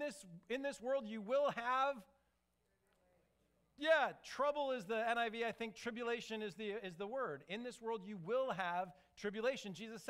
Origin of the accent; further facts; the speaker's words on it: Chicago, Illinois, United States; So the most of you know I'm from Chicago. So in 2015, when we still lived in Chicago